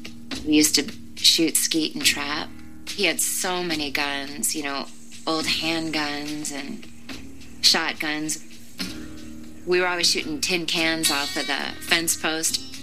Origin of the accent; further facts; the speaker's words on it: Wisconsin, United States; Growing up in Wisconsin was great. I just had a ton of freedom and I had a lot of space. We had a farm and we always had 4 or 5 horses, and I'm the last of 3.